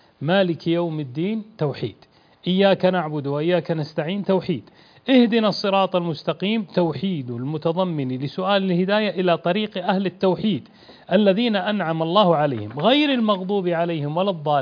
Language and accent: Arabic; Saudi Arabia; فأنا من المملكة العربية السعودية